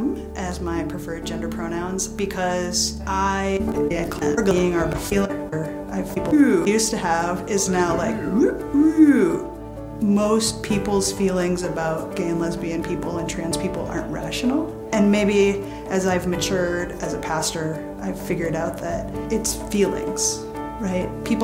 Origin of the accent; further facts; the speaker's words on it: South Dakota, United States; Growing up in South Dakota, you can imagine it's not the most fun place to figure out you're trans.